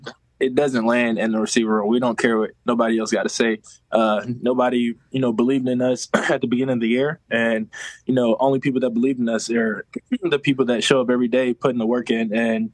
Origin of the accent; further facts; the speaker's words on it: Philadelphia, Pennsylvania, United States; I'm originally from Philadelphia.